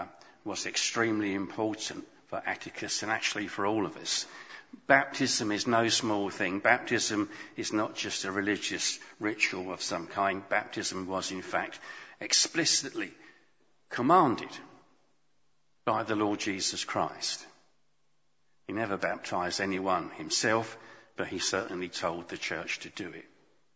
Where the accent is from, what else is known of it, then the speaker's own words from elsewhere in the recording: East Ham, London, United Kingdom; I was born in East Ham, where I spent my early years with my brother and our parents. We all lived together in two rooms